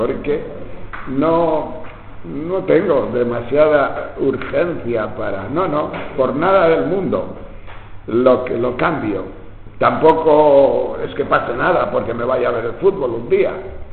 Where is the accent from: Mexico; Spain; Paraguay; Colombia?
Spain; Tejerina, Castile and León; Cuando éramos nosotros pequeños, en mi pueblo, en Tejerina, hay muchas avellanas.